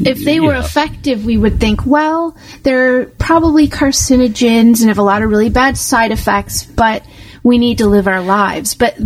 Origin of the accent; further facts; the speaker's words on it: United States; now in Canada; I'm American.